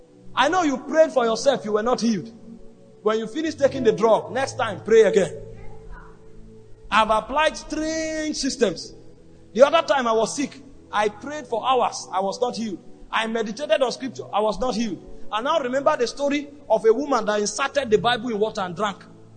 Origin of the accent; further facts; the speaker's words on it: Nigeria; English is a second language; But I came from Nigeria and I was a clergy.